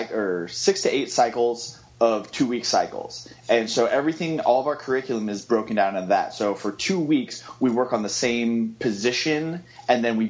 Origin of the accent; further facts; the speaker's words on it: Lebanon, Oregon, United States; So, I born and raised in Oregon. I grew up in a small town called Lebanon, which is about an hour and a half southeast of Portland. And small town, like 15,000 people.